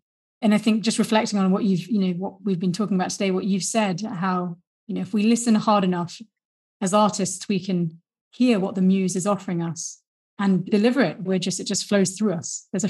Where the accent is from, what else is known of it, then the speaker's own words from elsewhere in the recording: United Kingdom; which as a British person, I'd never heard of that concept